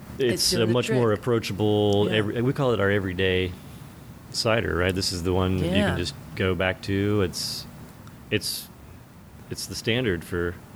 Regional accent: Asheville, North Carolina, United States; I probably shouldn't say this out loud because I'm from Asheville

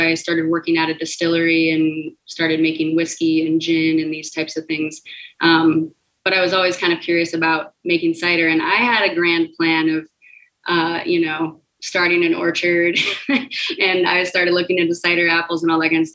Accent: Missoula, Montana, United States; moved away as an adult; also born or lived in New York; Well, I grew up right here in Missoula, Montana. So I'm from Montana and love it. I moved away for culinary school right out of high school. So I moved to New York

